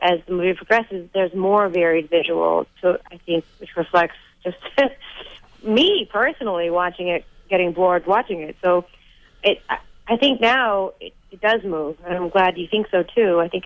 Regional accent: Boston, Massachusetts, United States; And I'm from Roslindale. I'm an old school Boston girl. I went to Boston Latin, went to BU. Those are my old school. I have a huge, my family and friends, that's where they are, you know?

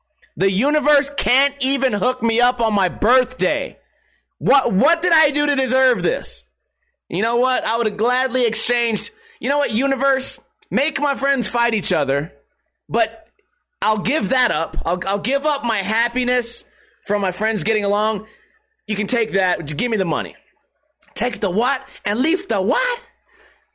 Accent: Las Vegas, Nevada, United States; I'm from Las Vegas, so I have a lot of friends.

